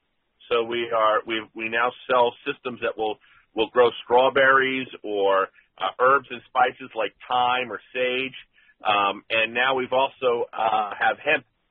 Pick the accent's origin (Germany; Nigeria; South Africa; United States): United States; East Coast; now in Kansas, United States; I came from the East Coast from technology. I'm a computer person. I moved out to Kansas, and I grew to love the agricultural lifestyle.